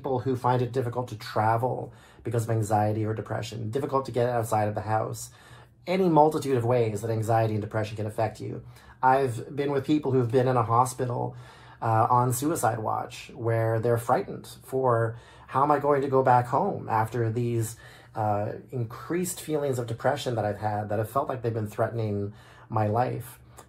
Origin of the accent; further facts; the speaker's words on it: Sarnia, Ontario, Canada; I was driving to Waterloo one day from my hometown of Sarnia in an effort to shop for apartments to live